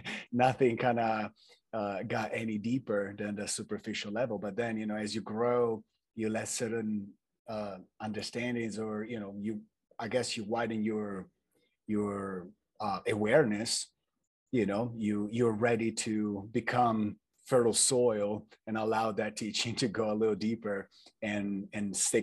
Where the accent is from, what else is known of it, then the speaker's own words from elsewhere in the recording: Italy; especially coming from a very Catholic place. You know, I was born and raised in Italy, you know, church, school, church on Sundays, and masses here, masses there, rituals and stuff.